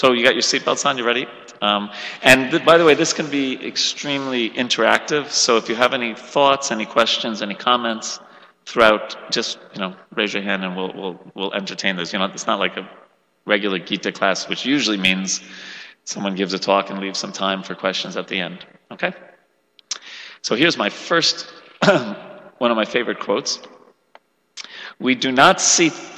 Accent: New York, United States; moved away as an adult; also born or lived in Ann Arbor, United States / Detroit, United States / Vrindavan, India; now in India; I'm originally from New York, and I went to school in Ann Arbor, Michigan, and kind of stayed in Detroit for 10 years, and then moved to India, and I got married and moved with my wife to Vrindavan, and we lived there for 21 years.

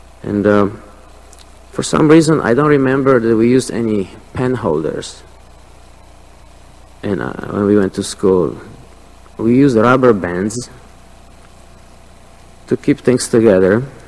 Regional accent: Poland; And I grew up in a different environment. I was raised in Poland

